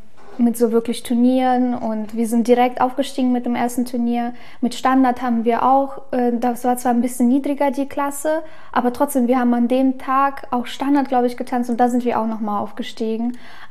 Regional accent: Ukraine; German is a second language; moved away; ich bin ja schon mit Hip-Hop und so ein bisschen auch aufgewachsen in der Ukraine.

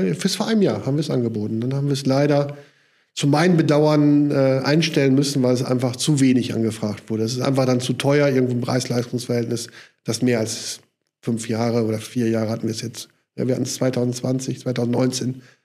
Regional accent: Münster, North Rhine-Westphalia, Germany; also born or lived in Kiel; now in Geldern, Germany; Ich bin dann nach Geldern an den Niederrhein gezogen als Münsteraner. Das ist dann nicht so weit weg von Münster.

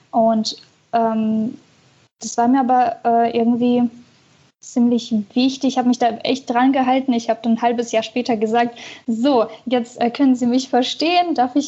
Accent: Russia; now in Germany; ich komme aus Russland.

